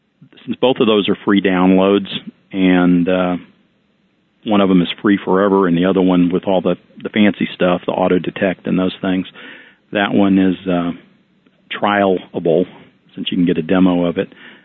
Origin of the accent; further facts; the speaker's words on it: United States; Being an American, everything's just under what it really is.